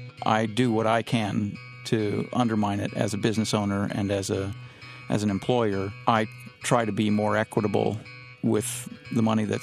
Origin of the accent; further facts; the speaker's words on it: Montana, United States; now in Chicago, United States; I grew up in Montana on a mountain in an area called Grant Creek. My upbringing was largely rural, hunting, fishing, the great outdoors, distance from other people, that sort of thing.